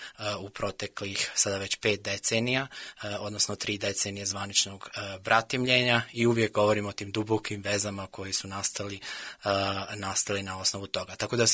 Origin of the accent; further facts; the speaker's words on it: Gračanica, Federation of Bosnia and Herzegovina, Bosnia & Herzegovina; korist za mene lično, što dolazim iz Gračanice